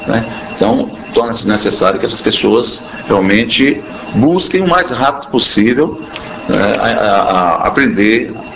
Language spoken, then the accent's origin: Portuguese; Salvador, Bahia, Brazil; Eu sou de Salvador